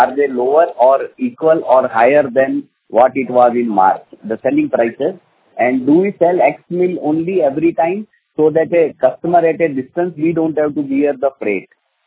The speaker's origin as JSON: {"language": "English", "town": "Ahmedabad", "region": "Gujarat", "country": "India", "said": "from Ahmedabad."}